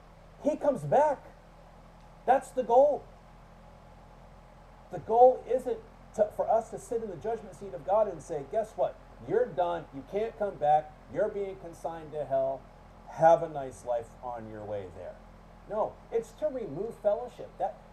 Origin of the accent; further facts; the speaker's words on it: Florida, United States; I'm from Florida. And there's a lot of things that grow in Florida naturally.